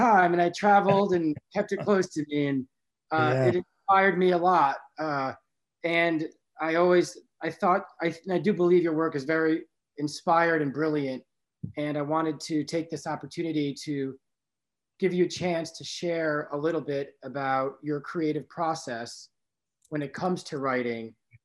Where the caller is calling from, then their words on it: Sandy Hook, Connecticut, United States; I'm in Sandy Hook, Connecticut.